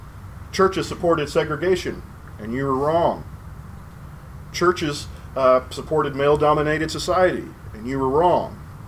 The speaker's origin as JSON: {"language": "English", "town": "Seminole", "region": "Oklahoma", "country": "United States", "tie": "born or raised there", "said": "So he was a preacher at one point in Seminole, Oklahoma, my hometown."}